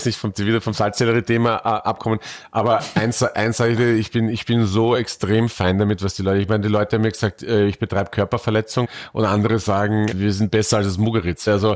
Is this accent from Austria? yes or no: yes; Austria; weil ich mich als Österreicher natürlich ganz bewusst kulinarisch meinen Wurzeln widme